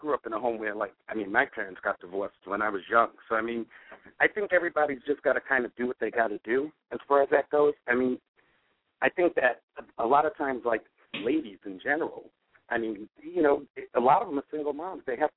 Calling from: Queens, New York, United States; I'm calling from Queens.

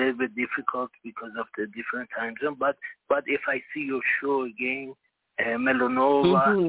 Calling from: Singapore; Singapore.

